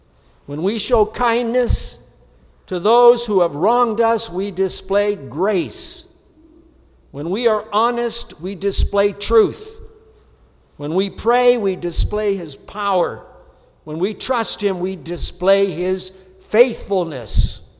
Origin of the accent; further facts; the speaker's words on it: Ontario, Canada; I grew up in Ontario.